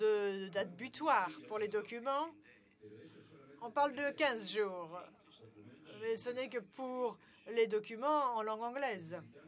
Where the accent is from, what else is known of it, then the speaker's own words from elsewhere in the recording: Argentina; French is a second language; je viens de cette région. Je viens d'Argentine, plus précisément